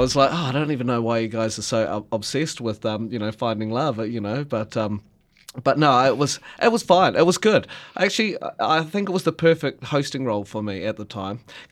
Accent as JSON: {"language": "English", "town": "Gore", "region": "Southland", "country": "New Zealand", "tie": "born or raised there", "said": "here I am on stage in front of my hometown with thousands of people watching over a weekend"}